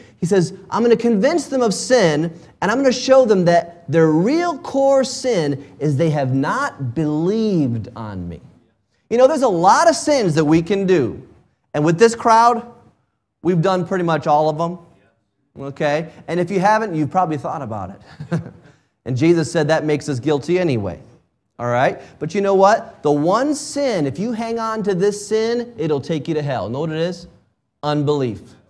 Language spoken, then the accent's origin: English; United States; Now, I like independence. I'm an American. I like being independent.